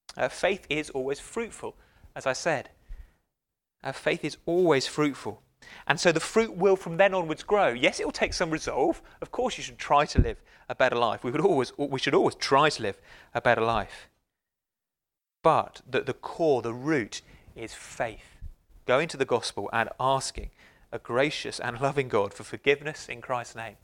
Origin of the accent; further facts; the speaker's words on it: Wimborne, South West England, United Kingdom; Well, I grew up in Dorset. I presume they have these elsewhere, but they seem to be obsessed with them in Dorset. A little town called Wimborne, where I was born.